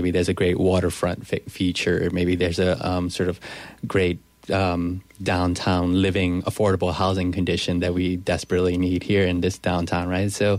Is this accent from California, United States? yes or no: no; New Iberia, Louisiana, United States; Well, you know, I grew up in New Iberia, and when you think of New Iberia, you really don't think urban space or urban places, right?